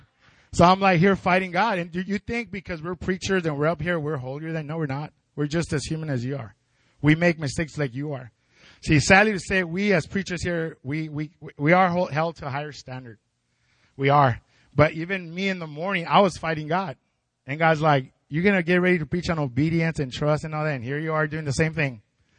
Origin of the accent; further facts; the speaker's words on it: El Paso, Texas, United States; I remember I'm from El Paso and I couldn't drive to El Paso.